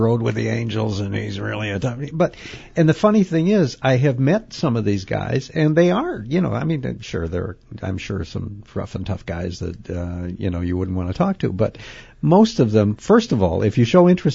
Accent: Lake Geneva, Wisconsin, United States; But I'm from Lake Geneva, and so fairly close to Milwaukee

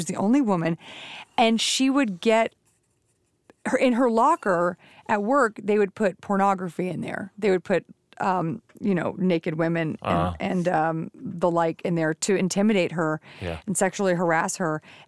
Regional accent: the South, United States; Yes, and I'm from the South.

